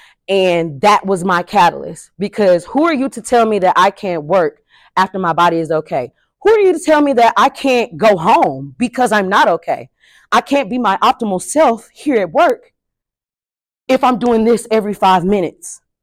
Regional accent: Fort Worth, Texas, United States; now in Oklahoma, United States; I'm from Fort Worth, Texas. So this was all going on before I even moved to Oklahoma.

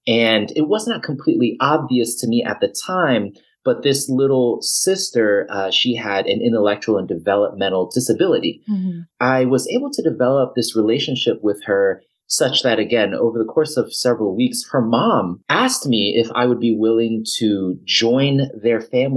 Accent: Reston, Virginia, United States; I'm originally from Reston, Virginia, up in the Northern Virginia area.

